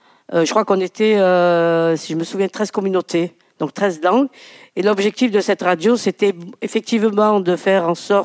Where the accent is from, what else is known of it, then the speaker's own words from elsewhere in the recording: Marseille, Provence-Alpes-Côte d'Azur, France; on va commencer par Marseille, puisque je suis marseillaise.